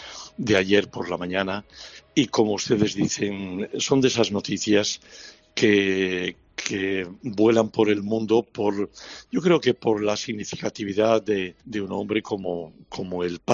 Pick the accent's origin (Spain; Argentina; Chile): Spain; Asturias; sabía de mi condición española, asturiana